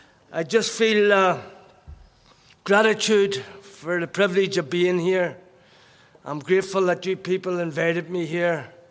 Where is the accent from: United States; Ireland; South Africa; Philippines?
Ireland; I was born in Ireland. Bred in Ireland, grew up in Ireland.